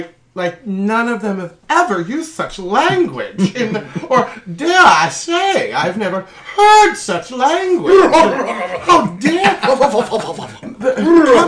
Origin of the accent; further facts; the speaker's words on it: Fort Wayne, Indiana, United States; Fort Wayne, in my hometown, is a shithole.